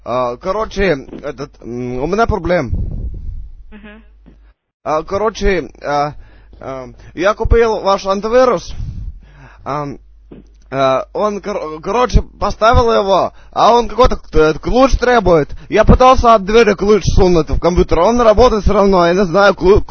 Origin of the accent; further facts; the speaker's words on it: Azerbaijan; Russian is a second language; now in Moscow, Russia; Азербайджанский, я из Азербайджана приехал … в России, поэтому русский язык я не хорошо, плохо понимаю